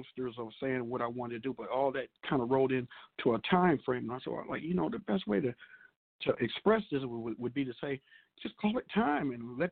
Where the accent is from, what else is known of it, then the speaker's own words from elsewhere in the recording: Grand Rapids, Michigan, United States; now in Flint, United States; But I'm a native. I'm a native of Grand Rapids. I got to give a shout out to my home people. And but yes, I've been in Flint now for the last 39 years, and Flint's my home now.